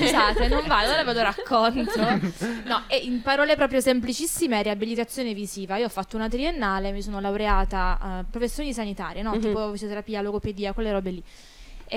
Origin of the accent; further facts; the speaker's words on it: Matera, Basilicata, Italy; moved away as an adult; io sono di Matera, vengo dal profondo sud, e quando io vivevo ancora a Matera, prima di trasferirmi per l'università